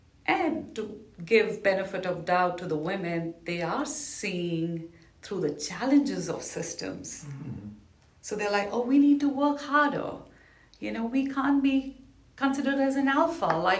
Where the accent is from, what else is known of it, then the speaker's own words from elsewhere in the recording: India; I was navigating as a single woman, which is not very conventional growing up in India